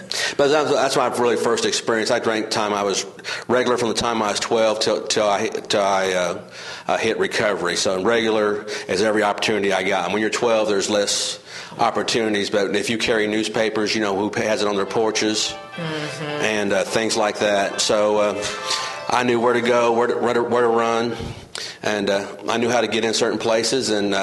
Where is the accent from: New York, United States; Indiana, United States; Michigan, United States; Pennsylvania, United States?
Indiana, United States; Evansville; But I'm originally from Evansville, I came back to Evansville about 10 years ago.